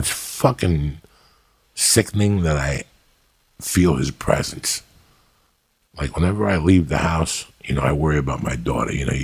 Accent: Union City, New Jersey, United States; You know, I was from Union City where you spoke Spanish. Like the Cubans spoke Spanish when they were amongst themselves.

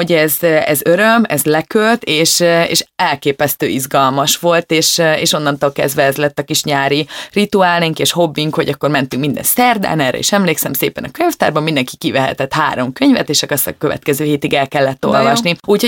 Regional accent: Szabolcs-Szatmár-Bereg, Hungary; Nagyon sokat nyaraltunk egy nyírségi kisfaluban, én onnan származom.

